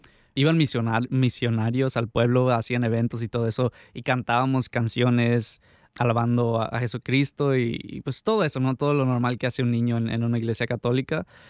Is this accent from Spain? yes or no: no; Chacala, Durango, Mexico; Se llama Chacala, en el municipio de Tamazula, en el estado de Durango. Está como, o sea, a 2-3 horas de Culiacán, Sinaloa.